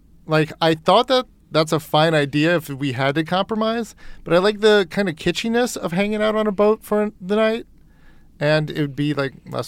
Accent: East Coast, United States; And I grew up on the East Coast where buildings were old. And I'm like a little homesick in a way

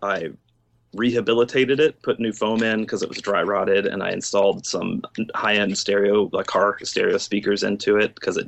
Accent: Virginia, United States; We're both from Virginia. We met there and dated there.

